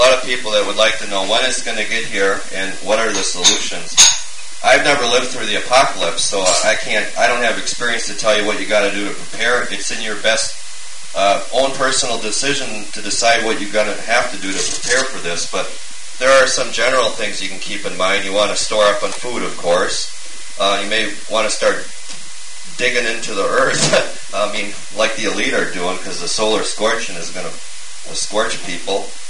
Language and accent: English; Wisconsin, United States; I mean, where I'm from, I'm from Wisconsin, they had massive flooding up there 2 years ago